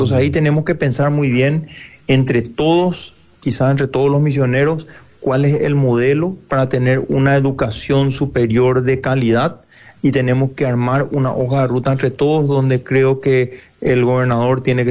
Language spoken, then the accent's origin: Spanish; Paraguay; Yo sé que acá en Ayola soñamos con poder fortalecer la Universidad Nacional de Misiones, y ahí tenemos que pensar como paraguayos